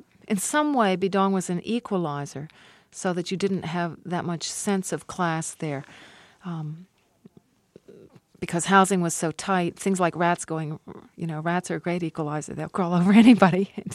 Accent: United States; was that being an American, I know my own country

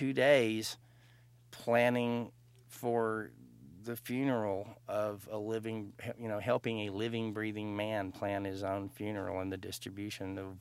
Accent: Texas, United States; born or raised there

